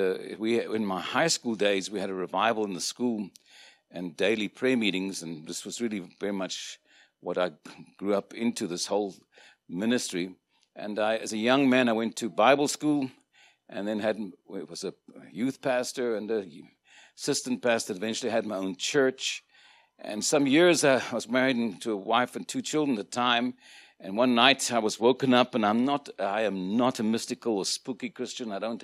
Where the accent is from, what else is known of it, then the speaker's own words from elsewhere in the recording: Cape Town, Western Cape, South Africa; born there; took them to Cape Town, South Africa, where I was born.